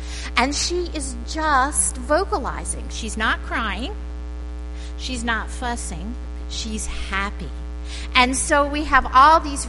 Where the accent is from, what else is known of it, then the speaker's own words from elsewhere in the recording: Philadelphia, Pennsylvania, United States; I grew up in Philadelphia. The associate conductor of the Philadelphia Orchestra lived in my town.